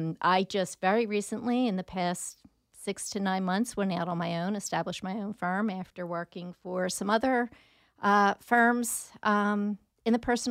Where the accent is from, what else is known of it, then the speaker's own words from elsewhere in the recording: Philadelphia, Pennsylvania, United States; now in Quakertown, United States; For the last 30 years, but I grew up in Philadelphia.